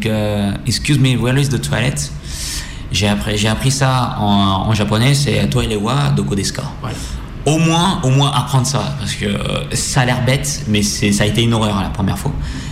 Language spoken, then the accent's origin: French; Saint-Étienne, Auvergne-Rhône-Alpes, France; moved away as an adult; now in Paris, France; Je suis né à Saint-Étienne, donc c'est pour ça que voilà, j'ai vécu à Saint-Étienne jusqu'à mes 18 ans.